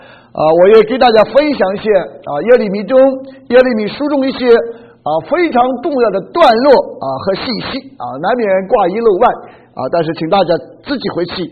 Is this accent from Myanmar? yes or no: no; China; 其实我们中国人讲写记述文的小说的时候